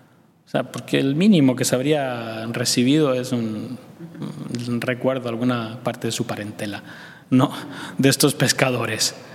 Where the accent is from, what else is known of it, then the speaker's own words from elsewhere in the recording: Magdala, Northern District, Israel; pero nosotros que somos aquí de Magdala sabemos que no son la misma persona